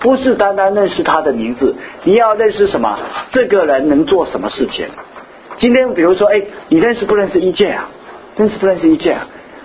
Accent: China; 我们是中国人啊

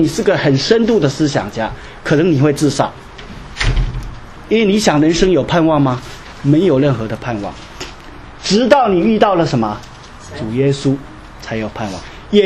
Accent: China; 我们今天能活在作为中国人，可以说是我们最幸福的一代

